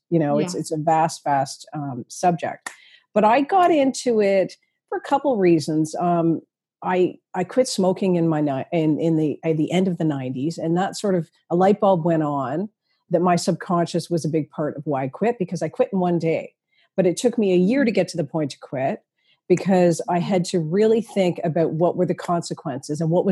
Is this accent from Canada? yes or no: yes; Toronto, Ontario, Canada; And I'm from Toronto originally.